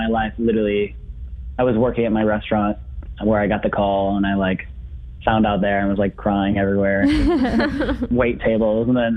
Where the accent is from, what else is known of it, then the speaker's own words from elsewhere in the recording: Pekin, Illinois, United States; I'm from Pekin, Illinois, so okay. Peoria, Illinois area.